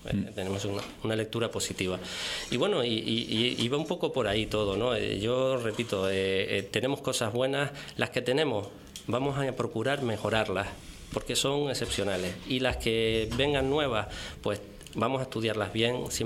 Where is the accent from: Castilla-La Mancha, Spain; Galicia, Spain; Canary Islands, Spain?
Canary Islands, Spain; Puerto de la Cruz; yo digo mi Puerto de la Cruz porque nací en el Puerto de la Cruz, he vivido, me he criado y pasé mi adolescencia, mis estudios en el Puerto de la Cruz